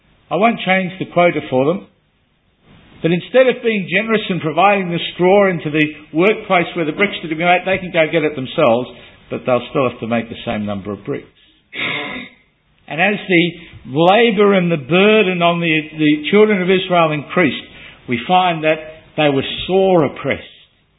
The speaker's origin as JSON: {"language": "English", "town": "Sydney", "region": "New South Wales", "country": "Australia", "tie": "born or raised there", "said": "one of our neighbours when I grew up in Sydney. We lived halfway down the hill."}